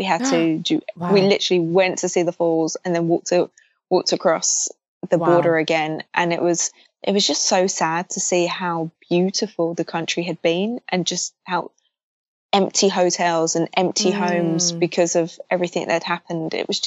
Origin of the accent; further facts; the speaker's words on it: London, United Kingdom; from London, so I've traveled all around Europe just because I love traveling.